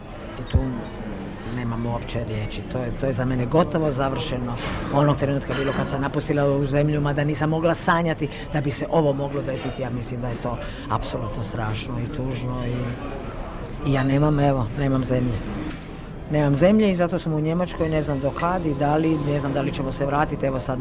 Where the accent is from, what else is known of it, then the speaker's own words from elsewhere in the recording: Zagreb, City of Zagreb, Croatia; ja sam rođena u Zagrebu, živjela sam tamo, mada sam polusrpkinja, poluhrvatica